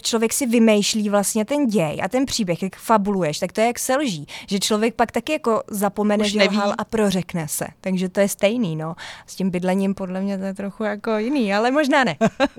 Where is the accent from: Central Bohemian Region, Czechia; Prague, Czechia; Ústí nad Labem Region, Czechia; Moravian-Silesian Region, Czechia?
Ústí nad Labem Region, Czechia; Teplice; my jsme jinak z Teplic, z Oseka a z této oblasti, to jsou hezký místa